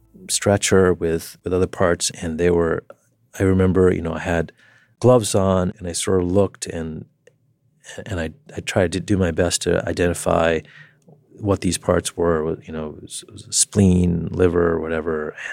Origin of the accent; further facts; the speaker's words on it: New York City, New York, United States; And moreover, it was in my hometown.